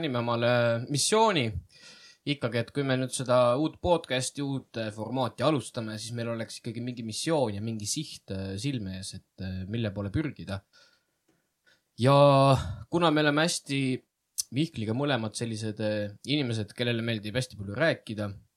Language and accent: Estonian; Viljandi County, Estonia; Mulgimaalt , me oleme mulgid